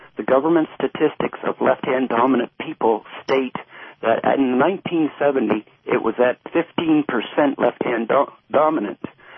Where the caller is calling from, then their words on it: Sarnia, Ontario, Canada; I'm calling from Sarnia, Ontario, Canada.